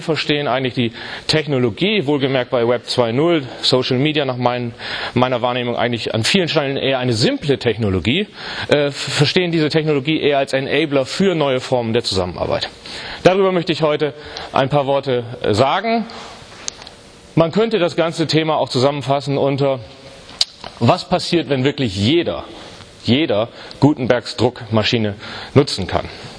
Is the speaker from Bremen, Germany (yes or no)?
yes; Bremen, Germany; born there; gebürtig, das hören Sie auch an meiner Sprache, zumindest wenn Sie aus Süddeutschland kämen, würden Sie es hören, gebürtig komme ich von gar nicht so weit weg her. Ich bin nämlich gebürtiger Bremer, von daher auch durchaus ein Nordlicht.